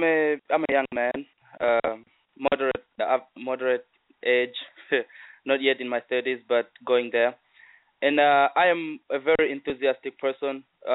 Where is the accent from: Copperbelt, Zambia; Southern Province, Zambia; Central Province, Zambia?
Southern Province, Zambia; moved away as an adult; now in Dallas, United States; I am from Southern Province, and I went to Kalomo High School.